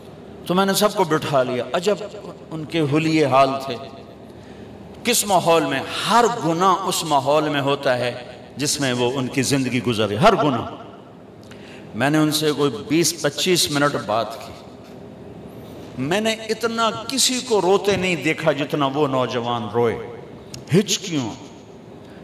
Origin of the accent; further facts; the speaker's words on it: Tulamba, Punjab, Pakistan; تلمبا میرا home town ہے، میرے گاؤں سے 3 کلومیٹر۔